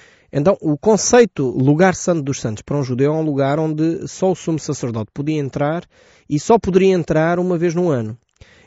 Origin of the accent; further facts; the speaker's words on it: Portugal; nós, que somos portugueses, vivemos provavelmente durante muitos anos debaixo de uma cultura religiosa.